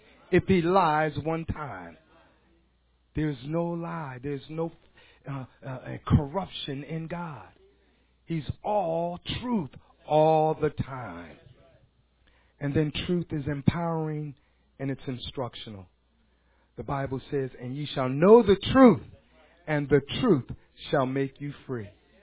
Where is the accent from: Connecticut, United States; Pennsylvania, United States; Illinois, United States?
Pennsylvania, United States; Chester; I grew up in the Benning Home Projects of Chester.